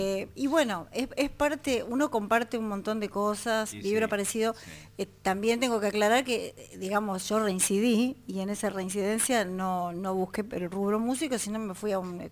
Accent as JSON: {"language": "Spanish", "town": "La Plata", "region": "Buenos Aires Province", "country": "Argentina", "lives_now": "Buenos Aires, Argentina", "said": "desde que yo vine desde La Plata acá a Capital"}